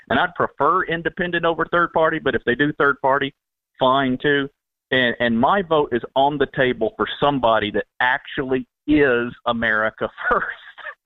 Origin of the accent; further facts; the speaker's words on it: United States; I'm an American, and I care.